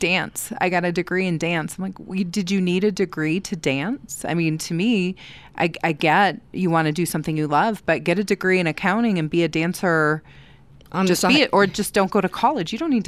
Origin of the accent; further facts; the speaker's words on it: Detroit, Michigan, United States; So I grew up in Detroit, and my grandfather used to take us to opening day at Tiger Stadium every year.